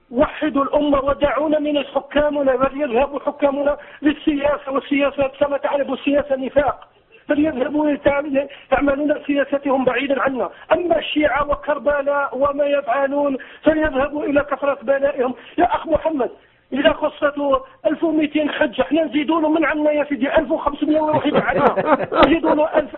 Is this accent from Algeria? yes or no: yes; Algeria; أنا جزائري وأنت مصري، أنا مسلم سني وأنت مسلم سني